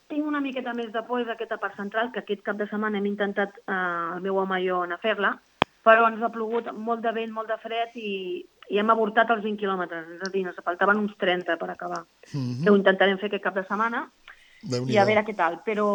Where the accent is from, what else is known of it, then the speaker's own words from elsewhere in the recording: Tarragona, Catalonia, Spain; perquè és la meva ciutat, jo soc de Tarragona i em fa molta il·lusió.